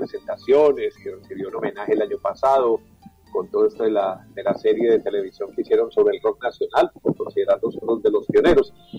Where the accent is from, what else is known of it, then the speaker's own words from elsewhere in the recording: Medellín, Antioquia, Colombia; yo nací en Medellín, soy bastante paisa, pero bueno, mi papá era paisa también, de hecho venimos de, de nuestra herencia es de arrieros.